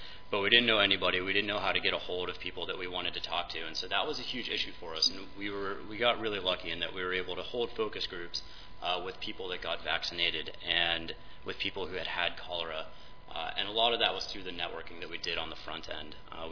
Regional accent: Pittsburgh, Pennsylvania, United States; And I'm from Pittsburgh.

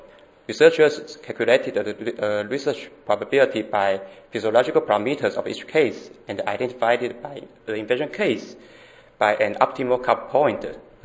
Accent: Taiwan; English is a second language; I'm from Taiwan. As the only one foreign presenter, I'm nervous now, especially in Taiwan, it's midnight.

